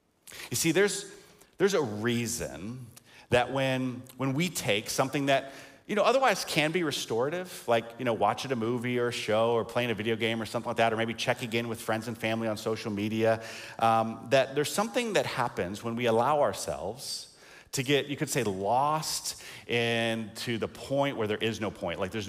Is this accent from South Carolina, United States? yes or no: yes; South Carolina, United States; now in Illinois, United States; So in high school, I grew up in South Carolina, and so in the middle of January, we would have days like today that we have in Illinois in March.